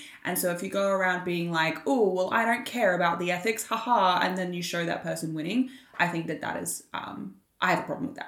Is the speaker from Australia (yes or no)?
yes; Australia; we're Australian